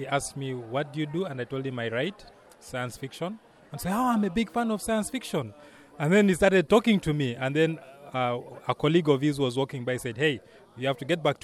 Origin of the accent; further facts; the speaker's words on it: Uganda; I'm from Uganda.